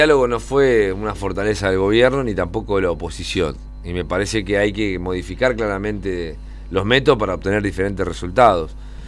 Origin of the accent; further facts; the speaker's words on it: Santa Fe, Argentina; Primero, que soy de Santa Fe y yo tres de Rosario.